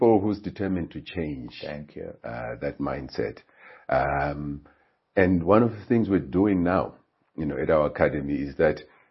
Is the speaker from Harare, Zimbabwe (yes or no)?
yes; Highfield, Harare, Zimbabwe; I was born in Highfield, grew up in Highfield.